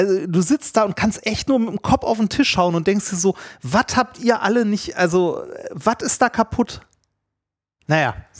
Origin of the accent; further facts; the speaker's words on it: Germany; Also da verstehe ich als Deutscher teilweise nicht mal.